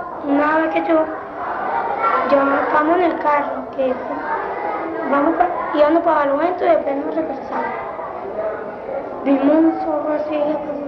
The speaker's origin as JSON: {"language": "Spanish", "town": "Caracas", "region": "Capital District", "country": "Venezuela", "tie": "born there"}